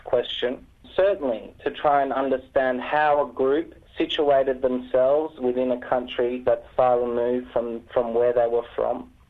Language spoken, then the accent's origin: English; Canberra, Australian Capital Territory, Australia; now in Melbourne, Australia; I grew up in Canberra and moved to Melbourne for my studies.